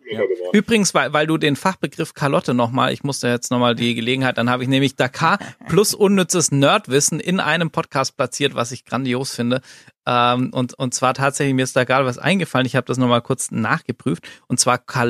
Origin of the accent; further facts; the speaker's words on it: Southern Germany, Germany; Der Motorradladen, so aus meiner alten Heimat Süddeutschland